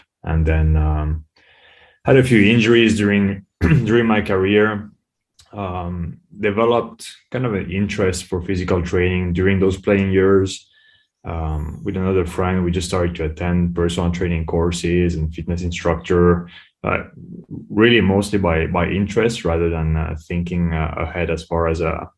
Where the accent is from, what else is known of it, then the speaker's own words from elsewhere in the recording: Switzerland; also born or lived in Finland; Yeah. So, like I said, I was born in Finland. I grew up in Switzerland.